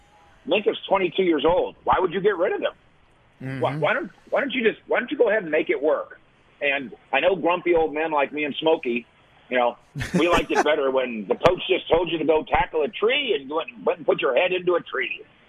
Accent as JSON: {"language": "English", "region": "Minnesota", "country": "United States", "tie": "born or raised there", "said": "I grew up in Minnesota. When I was a little boy, I didn't like the state of Wisconsin because of the Packers."}